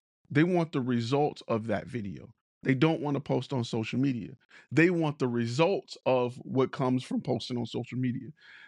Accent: Detroit, Michigan, United States; I'm from Detroit. What up, though?

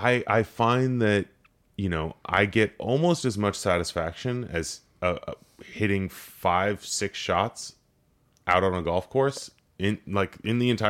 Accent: Los Angeles, California, United States; Yeah, I mean, growing up in Los Angeles, I worked in politics. I mean, that's kind of my background, is working in City Hall and working to make the city I grew up in and love better

